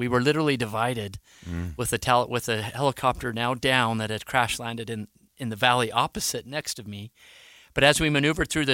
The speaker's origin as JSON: {"language": "English", "town": "Roosevelt", "region": "Utah", "country": "United States", "tie": "born or raised there", "moved": "as an adult", "said": "I'm born and raised in Roosevelt, Utah, Utah native."}